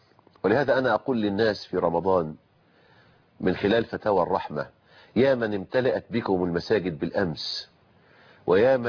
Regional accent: Egypt; لكن لهم في قانون الوصية الواجبة عندنا في مصر مثل نصيب أبيهم في حدود الثلث

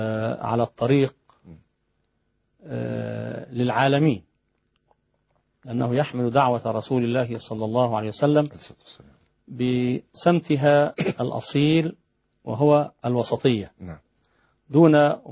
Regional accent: Egypt; قلت لا أنا من مصر.

